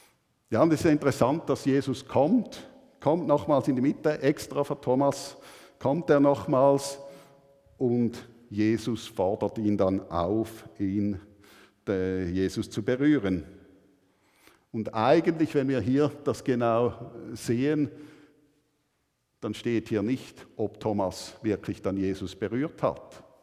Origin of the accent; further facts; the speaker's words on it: Thurgau, Switzerland; Ich bin ja als Pfarrersohn im Thurgau aufgewachsen